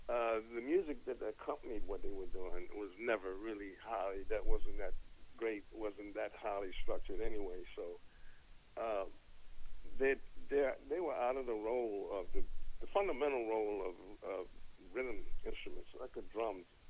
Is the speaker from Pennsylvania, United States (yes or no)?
yes; Philadelphia, Pennsylvania, United States; now in New York, United States; But I didn't grow up in New York. I grew up in Philly, in Philly area.